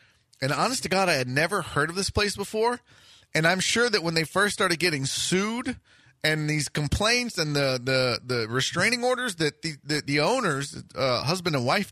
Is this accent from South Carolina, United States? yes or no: no; Houston, Texas, United States; But I said, yeah, born and raised. I still live there.